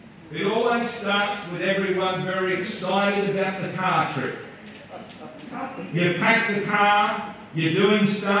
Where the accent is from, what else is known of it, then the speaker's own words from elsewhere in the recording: Orange, New South Wales, Australia; When I was growing up, I grew up in West New South Wales in Orange Core